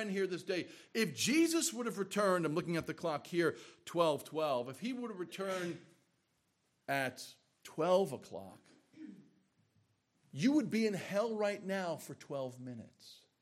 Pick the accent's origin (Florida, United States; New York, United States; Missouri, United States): New York, United States; I'm from New York. That's how we speak.